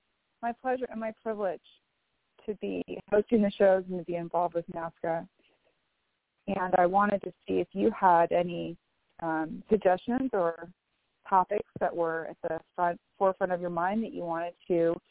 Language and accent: English; Bellevue, Washington, United States; I am from Bellevue, Washington